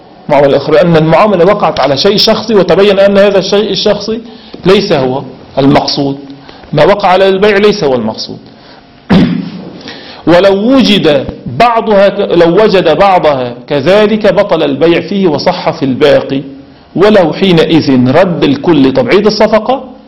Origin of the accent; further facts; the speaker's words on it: Syria; now in Iran; يعني مثلا هنا في إيران غالب الذهب عيار 18 18، عندنا في سوريا أكثر الذهب 21.